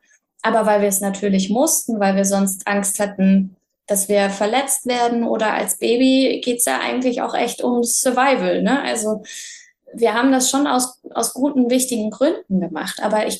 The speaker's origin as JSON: {"language": "German", "country": "Germany", "tie": "born or raised there", "said": "So, und jetzt sind wir aber auch beide in Deutschland groß geworden. Also wir sind auch eingebettet in ein deutsches Karma."}